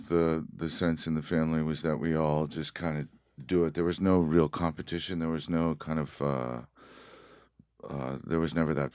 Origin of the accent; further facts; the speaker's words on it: Haverhill, Massachusetts, United States; born there; New England. I was born in Massachusetts. I was born in Haverhill, Massachusetts, in Hale Hospital, the same hospital that the writer H.P. Lovecraft was born in as well.